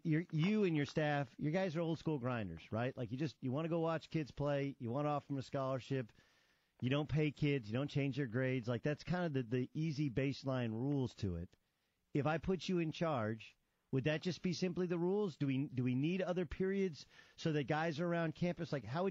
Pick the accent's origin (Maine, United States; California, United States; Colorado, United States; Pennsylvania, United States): California, United States; I live in Southern California, man. I'm from Orange County.